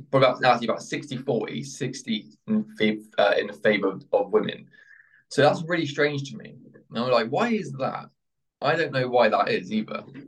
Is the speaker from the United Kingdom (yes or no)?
yes; England, United Kingdom; We're English. I'm so sorry.